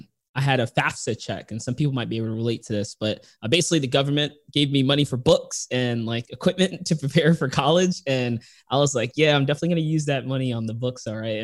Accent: New York City, New York, United States; So I'm from New York City.

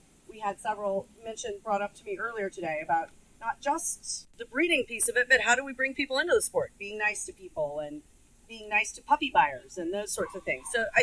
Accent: Oregon, United States; This event was held with the Rogue Valley Kennel Club here in my hometown.

